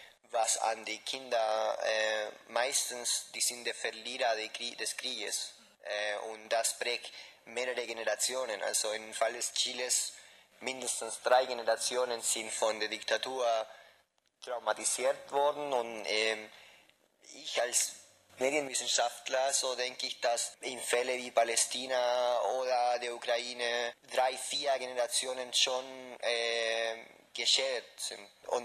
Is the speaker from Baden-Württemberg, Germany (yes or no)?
yes; Tübingen, Baden-Württemberg, Germany; Weil ich bin aus Tübingen.